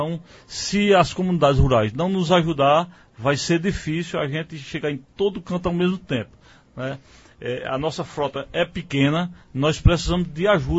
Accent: Guaraci, Brazil; nem aqui, nem lá na minha terra, lá em Guaraci.

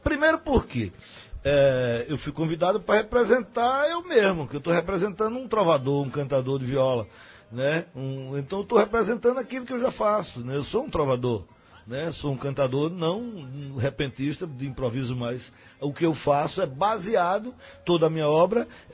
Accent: Pernambuco, Brazil; a minha infância toda foi no Pajéu. E depois São Francisco.

